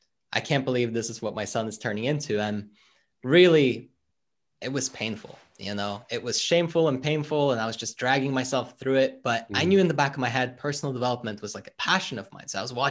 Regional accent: Norway; so I'm originally from Norway, but I'd spent 1 year as an exchange student in the UK.

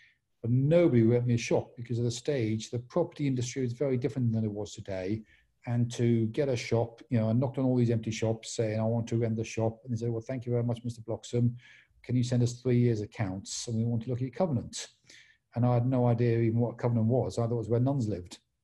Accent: South East England, United Kingdom; born there; also born or lived in Malaya / Germany; So my dad was in the army. So as a young kid, lived all around the world. So I was born in Hampshire, but I lived there for a few months. So can't remember that at all. Lived in Malaya, lived in Germany, came back to England.

